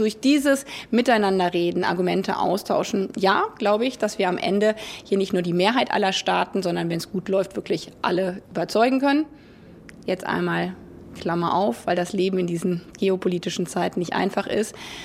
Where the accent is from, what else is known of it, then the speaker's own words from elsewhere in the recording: Germany; Und deswegen haben wir als Deutsche zum Beispiel auch immer wieder versucht, in den letzten Jahren sogenannte Klimapartnerschaften zu schaffen.